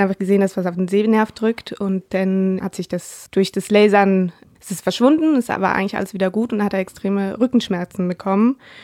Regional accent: Switzerland; Ich komme ja aus der Schweiz und da geht man jedes Jahr ins Skilager.

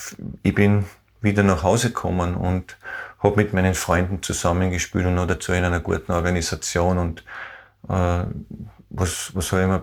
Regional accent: Austria; ich bin ein Österreicher, ich bin ein stolzer Österreicher

